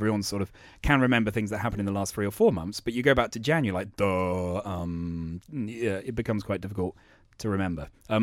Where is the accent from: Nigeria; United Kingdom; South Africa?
United Kingdom; England; I am an Englishman